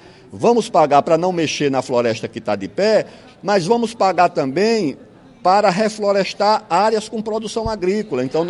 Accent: Alagoas, Brazil; now in São Paulo, Brazil; Eu sou lá do interior de Alagoas, fui visitar minha mãe.

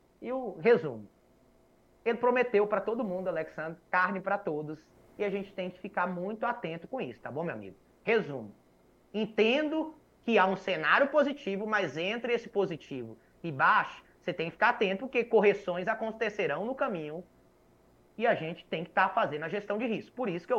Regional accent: Bahia, Brazil; Eu fui criado pelo meu avô na Bahia, acompanhei meu avô.

